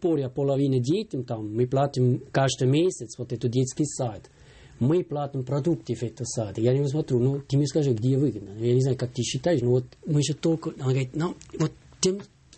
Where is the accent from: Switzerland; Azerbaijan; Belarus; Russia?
Switzerland; born there; Russian is a second language; Я родился в Швейцарии, я получил, у меня возможность была очень хорошее образование получать